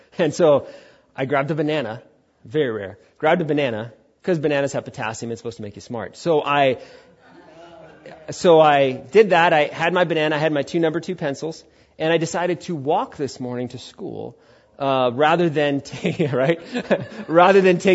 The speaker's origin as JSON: {"language": "English", "country": "United States", "said": "And I'm an American, so I'm going to go do this thing."}